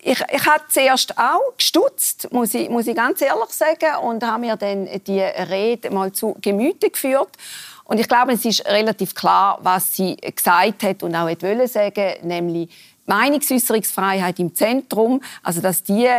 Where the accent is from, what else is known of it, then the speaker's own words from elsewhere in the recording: Switzerland; wo man jetzt als Schweizerin in meinem Fall nicht könnte gutheissen.